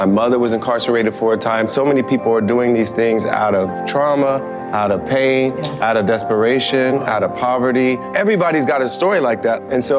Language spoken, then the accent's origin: English; Springfield, Ohio, United States; Well, growing up in Springfield, Ohio, I had many family members that interacted with the criminal justice system.